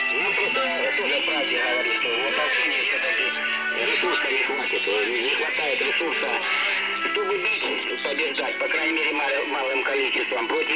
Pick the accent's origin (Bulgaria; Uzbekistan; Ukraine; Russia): Ukraine; я полностью украинец, вы понимаете? Полностью, даже западной Украины корни, полностью. Я вообще даже русской нету.